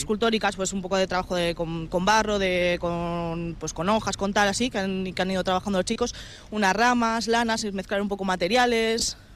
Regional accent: Basque Country, Spain; como buenos vascos que somos

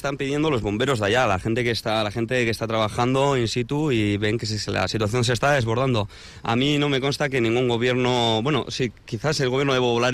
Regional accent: Vitoria-Gasteiz, Basque Country, Spain; De los 5 compañeros que salimos de aquí, de España, 4 de nosotros somos de Vitoria y de la Diputación de Álava.

